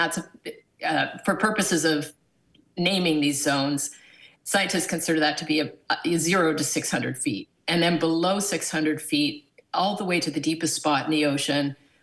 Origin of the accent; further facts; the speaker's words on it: Canada; growing up in Canada, I didn't have a lot of access or exposure to the ocean